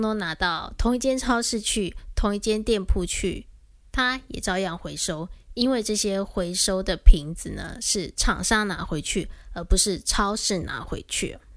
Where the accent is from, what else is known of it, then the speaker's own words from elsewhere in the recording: Taiwan; 我记得小时候在台湾买米酒都可以退瓶哦，然后退瓶可以收到几块钱台币吧